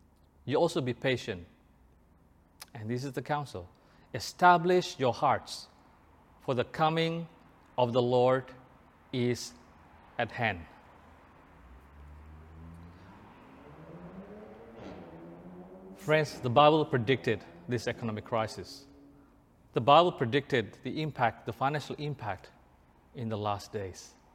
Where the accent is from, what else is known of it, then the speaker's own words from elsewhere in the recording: Indonesia; moved away; I remembered one Australian dollars was around 1,500 rupiah. I came from Indonesia, so it was 1,500 rupiah.